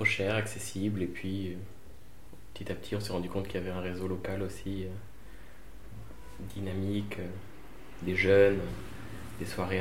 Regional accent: Bordeaux, Nouvelle-Aquitaine, France; born there; je suis né à Bordeaux à ma naissance

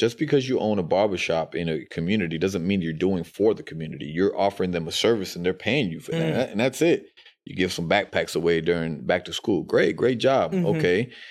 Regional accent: Fort Myers, Florida, United States; Well, you know, it's my hometown. Yeah, my children are here. My family's here. My businesses are here.

